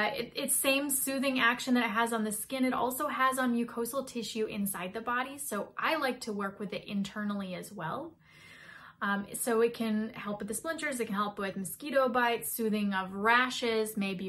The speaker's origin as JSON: {"language": "English", "region": "New England", "country": "United States", "tie": "born or raised there", "said": "So many of us remember growing up in New England playing with these little seed pods."}